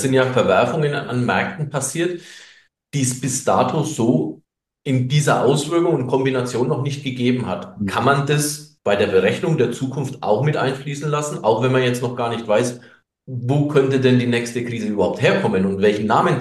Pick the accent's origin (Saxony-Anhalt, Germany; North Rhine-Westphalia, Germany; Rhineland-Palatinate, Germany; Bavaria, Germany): Bavaria, Germany; also bei uns in Bayern sagt man